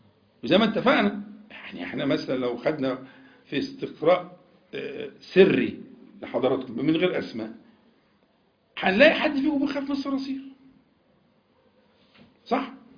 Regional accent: Egypt; accent: Egyptian; وإحنا كمصريين بننطق الجيم بالطريقة دي، يعني دي جيم مصرية.

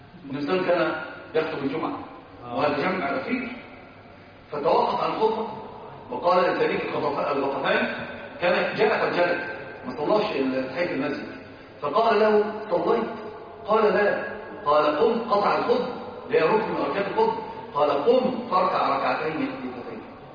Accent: Upper Egypt, Egypt; حتى عندنا في الصعيد بيحلفوا

